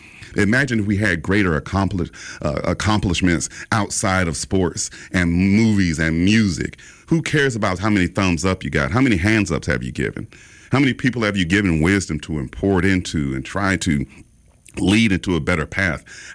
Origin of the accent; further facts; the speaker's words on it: the South, United States; accent: Southern; Listen, I'm a Southerner. I'll draw my words and drag words out and leave a G off something like Macon.